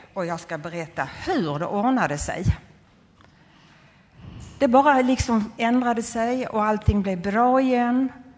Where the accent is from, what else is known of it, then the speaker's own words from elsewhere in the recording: Landskrona, Skåne, Sweden; born there; Jag är född i Landskrona och det ligger i Skåne.